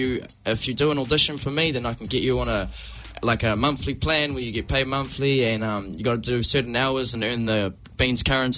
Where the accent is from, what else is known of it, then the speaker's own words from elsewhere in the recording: Whanganui, Manawatū-Whanganui, New Zealand; Shout out to my hometown, Whanganui. It's quite sad what's going on there, but we've got to spread good vibes, man.